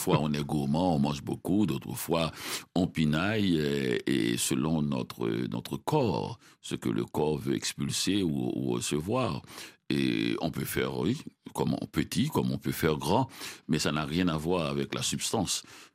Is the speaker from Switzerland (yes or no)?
no; Petit-Goâve, Nippes, Haiti; Et je trouvais les livres chez moi à Petit Gouave